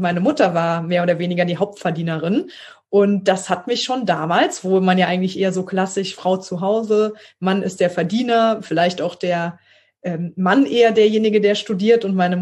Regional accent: Trier, Rhineland-Palatinate, Germany; also born or lived in Konz; Ja, ich bin aufgewachsen in Trier und Konz, ein kleines Städtchen vor Trier, mit meinem Bruder und meinen Eltern in einem auch sozialdemokratischen Elternhaus, würde ich sagen.

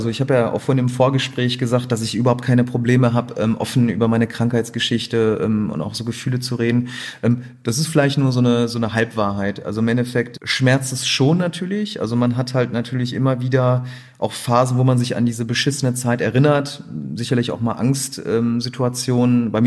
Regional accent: Gelsenkirchen, North Rhine-Westphalia, Germany; also born or lived in Düsseldorf; now in Cologne, Germany; ich bin eigentlich Flüchtlingskind in Gelsenkirchen aufgewachsen und dann irgendwann Richtung Düsseldorf gezogen, bin dann aber auch jetzt in Köln ansässig.

